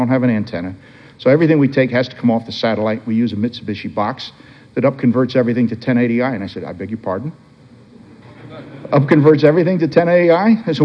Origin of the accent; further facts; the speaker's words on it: New Jersey, United States; I'm from New Jersey. I'm outside of Philadelphia.